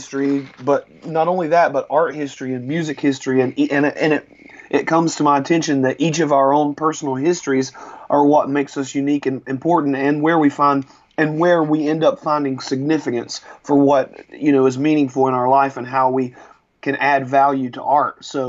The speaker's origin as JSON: {"language": "English", "region": "North Carolina", "country": "United States", "tie": "born or raised there", "said": "I grew up in North Carolina, close to Charlotte, North Carolina."}